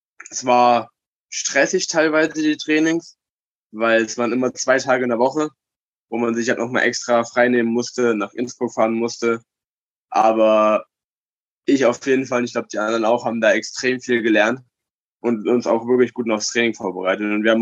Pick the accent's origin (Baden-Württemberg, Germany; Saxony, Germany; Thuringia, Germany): Thuringia, Germany; Erfurt; ich komme aus Erfurt, aus Deutschland